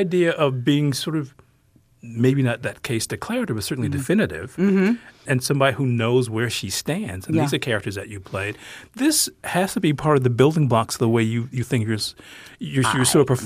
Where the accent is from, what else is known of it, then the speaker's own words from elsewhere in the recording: Detroit, Michigan, United States; because I grew up in Detroit, not far from Chicago.